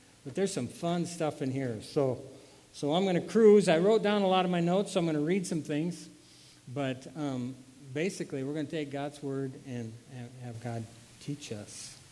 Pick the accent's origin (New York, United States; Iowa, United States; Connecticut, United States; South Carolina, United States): Iowa, United States; there was a big festival in my hometown in this little town in Iowa.